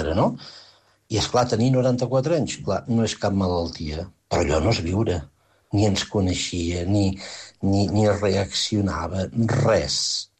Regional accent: Manlleu, Catalonia, Spain; d'aquí Manlleu, del meu poble, per un bon amic que em passa uns quants anys, jo en tinc 71

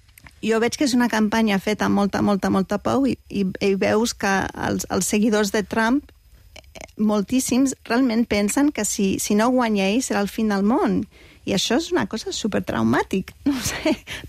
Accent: California, United States; Jo sóc de Califòrnia, voto en Califòrnia.

